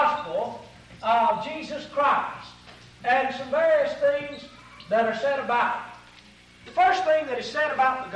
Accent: Texas, United States; As a young lad growing up in East Texas, we attended each other's gospel meetings.

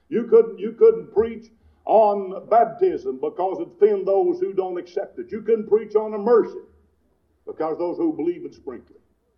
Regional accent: Kentucky, United States; I remember growing up in Eastern Kentucky that my grandpa had a horse that I could never catch.

